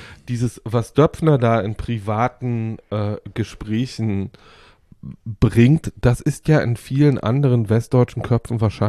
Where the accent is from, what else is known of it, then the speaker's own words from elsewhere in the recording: eastern Germany, Germany; mich als Ostdeutscher in meiner kompletten Identität in der westdeutschen Gesellschaft zu bewegen